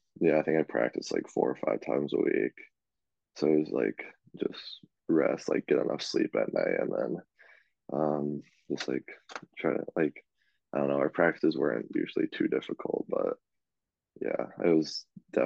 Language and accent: English; California, United States; We're really lucky that there's only three AAA teams in California. So having one like right in my hometown was really big.